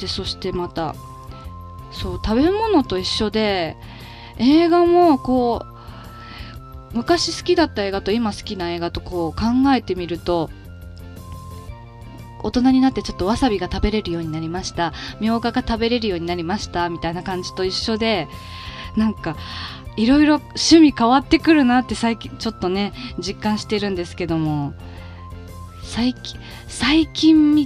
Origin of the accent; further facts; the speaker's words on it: Naha, Okinawa, Japan; ですね、沖縄県那覇市生まれ育ちの